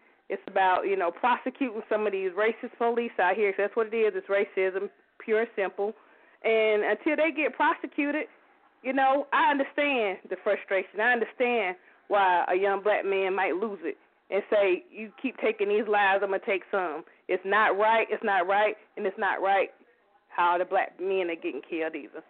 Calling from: Atlanta, Georgia, United States; I'm calling from Atlanta.

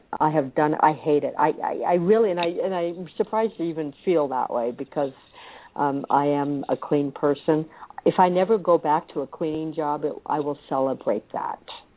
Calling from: Arizona, United States

